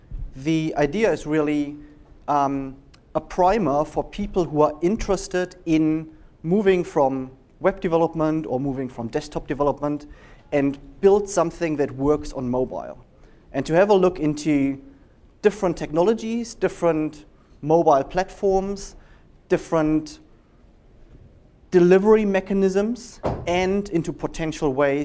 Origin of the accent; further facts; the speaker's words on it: Germany; So this is the typical history of a mobile early adopter growing up in Germany in the mid-90s. That's me, actually.